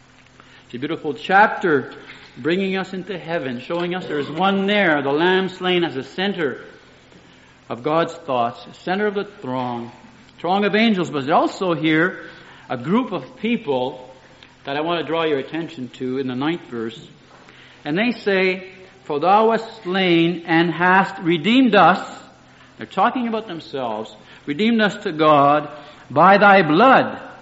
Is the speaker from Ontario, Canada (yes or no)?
no; Quebec, Canada; But I'm from Quebec, but still.